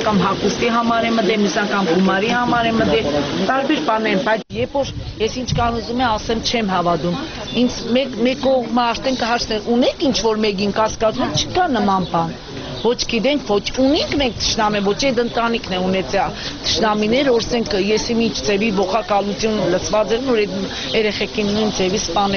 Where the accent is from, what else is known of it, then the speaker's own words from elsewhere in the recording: Gyumri, Shirak, Armenia; Գյումրիի բնակիչ եմ, իծանե գյումրեցի եմ ես